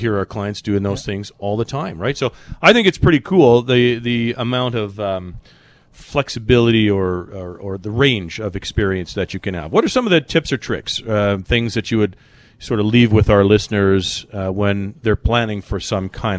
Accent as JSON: {"language": "English", "country": "Ireland", "said": "So, you know, I'm Irish"}